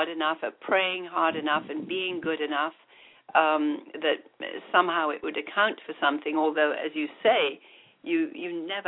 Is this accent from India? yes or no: yes; India; The things I saw growing up in India were where there were rat temples.